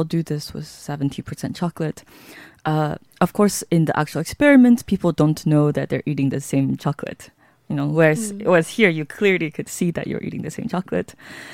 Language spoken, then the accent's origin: English; Texas, United States; I grew up in Texas, so we had a southern connection.